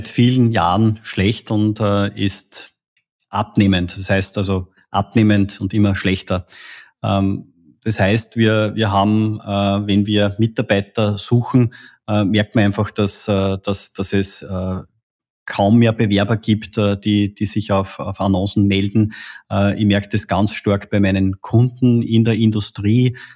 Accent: Upper Austria, Austria; Ja, konkret bin ja Oberösterreicher, du auch.

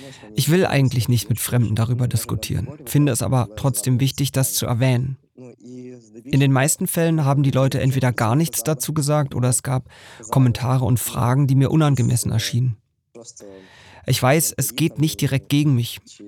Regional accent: Mykolaiv Oblast, Ukraine; also born or lived in Odesa; Ich wurde in Odessa geboren. Dann bin ich in der Region Mykolaiv zur Schule gegangen und danach nach Odessa zurückgekehrt, um an der Universität zu studieren.

